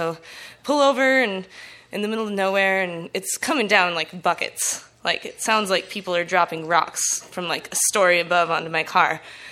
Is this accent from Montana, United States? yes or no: yes; Kalispell, Montana, United States; I grew up in Kalispell. We don't have tornadoes.